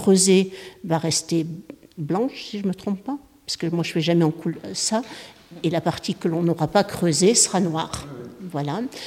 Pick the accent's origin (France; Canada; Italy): France; Auvergne-Rhône-Alpes; Moi, je viens de l'Isère. J'habite au pied du Vercors à Tulin. J'ai des origines chélaroises, entre autres, parce que je suis italo-brésilienne, mais je suis née au Chélard.